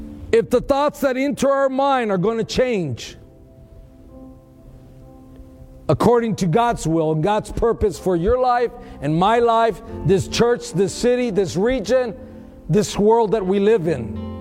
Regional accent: Texas, United States; now in Milwaukee, United States; still be in Texas right now if it wasn't for you messing up over here in Milwaukee. I had to leave my hometown.

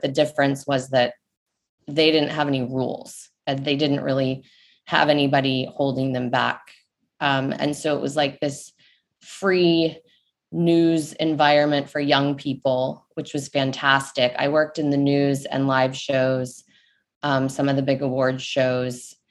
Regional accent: Dallas, Texas, United States; I grew up in Dallas, went to UT Austin

